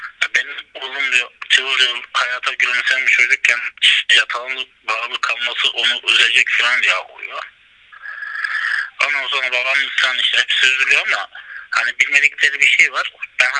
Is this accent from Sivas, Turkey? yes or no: yes; Nevruz, Sivas, Turkey; born there; 90 yılında Sivas'ın Nevruz köyünde doğdum.